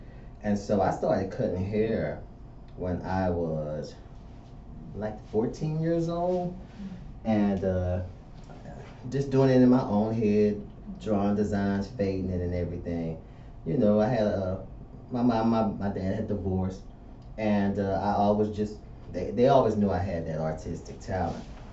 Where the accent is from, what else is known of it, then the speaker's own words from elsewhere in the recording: Ville Platte, Louisiana, United States; I'm originally from Ville Platte, Louisiana.